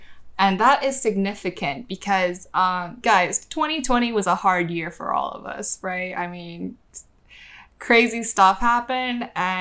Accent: Grand Rapids, Michigan, United States; I'm a Michigan native. I love my home state. Grand Rapids, born and bred.

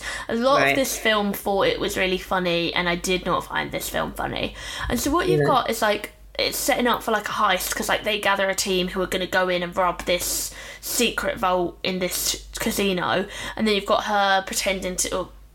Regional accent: England, United Kingdom; I am not Native American, I'm English.

